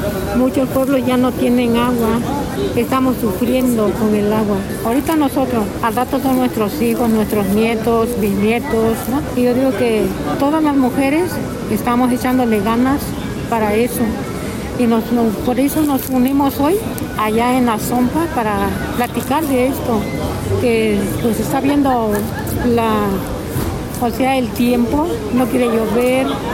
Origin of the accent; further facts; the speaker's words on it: Monte del Toro, Mexico; vengo de Monte del Toro